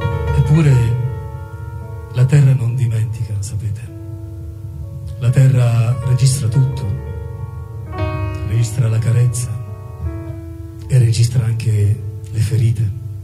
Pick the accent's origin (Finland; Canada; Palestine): Palestine; Gaza Strip; La mia terra ha un nome, si chiama Gaza. A Gaza la devastazione non è solo guerra, è cancellazione